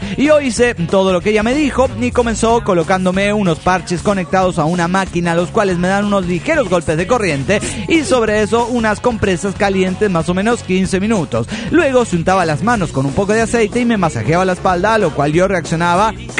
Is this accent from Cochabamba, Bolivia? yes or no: yes; Cochabamba, Bolivia; de Cochabamba, Bolivia.